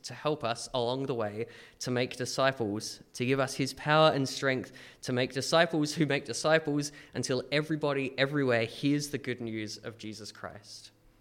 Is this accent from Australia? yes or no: yes; Adelaide, South Australia, Australia; I'm from Adelaide. We